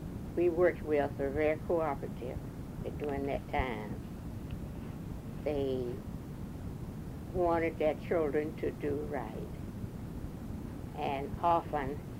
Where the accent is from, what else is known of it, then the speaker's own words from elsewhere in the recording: Winston-Salem, North Carolina, United States; And he was from Henderson and I was from Winston-Salem.